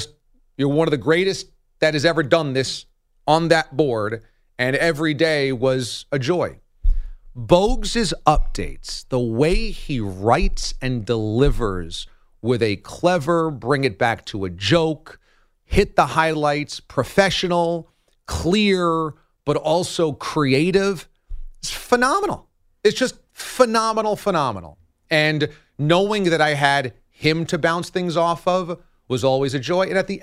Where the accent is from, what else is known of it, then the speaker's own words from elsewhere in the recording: New York, United States; now in Boston, United States; But I always wanted to get back to New York, where is home.